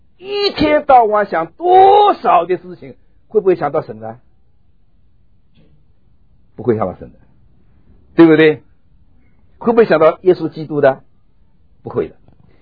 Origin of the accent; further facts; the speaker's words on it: China; 我们中国人发悔改两个字啊，很麻烦。中国是个古老的民族